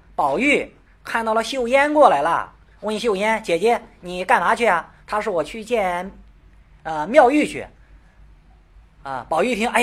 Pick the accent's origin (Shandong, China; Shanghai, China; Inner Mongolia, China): Shandong, China; 不行，用普通话讲没味道了，就得是用我们山东土话讲，感觉的有味道啊